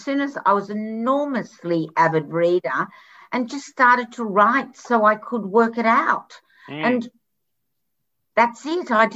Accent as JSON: {"language": "English", "country": "Australia", "tie": "born or raised there", "said": "the very first book I actually did get published, Next Stop the Moon, was growing up in Australia in the 60s. With my Hungarian parents and that whole journey."}